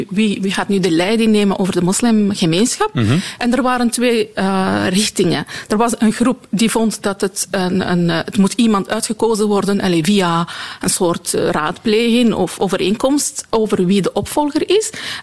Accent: Morocco; Ik ben afkomstig uit Marokko. Dat is de mensen, de overgrote meerderheid zijn soenieten.

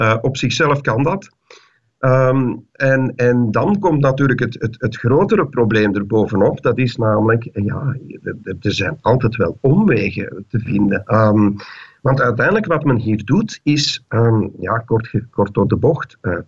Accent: Belgium; stel nu als wij als Belg bijvoorbeeld op zo'n site terecht willen.

